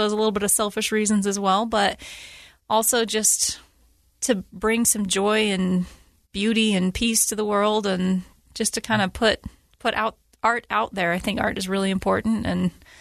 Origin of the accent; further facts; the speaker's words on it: Utah, United States; I was born and raised here in Utah.